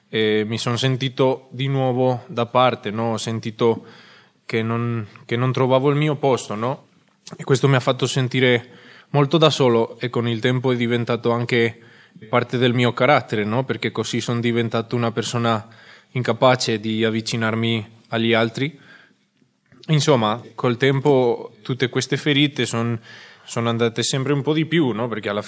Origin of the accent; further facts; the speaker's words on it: Spain; Italian is a second language; Sono spagnolo, ho 23 anni